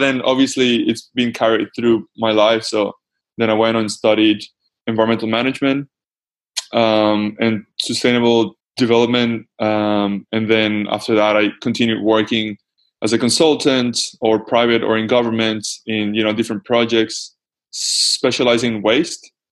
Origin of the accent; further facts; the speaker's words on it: Venezuela; I grew up in Venezuela, and my mom is a marine biologist.